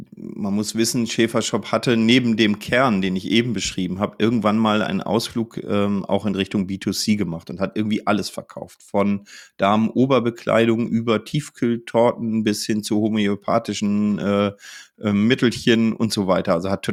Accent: Northern Germany, Germany; Ja, ich bin ja Norddeutscher auch.

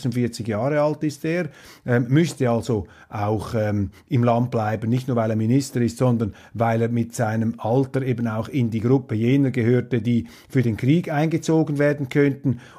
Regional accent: Switzerland; Was heißt das für mich jetzt auch als Schweizer Steuerzahler?

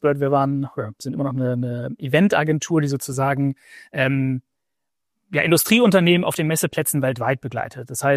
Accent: Berlin, Germany; ich komme ursprünglich aus Berlin, da mein Abitur gemacht

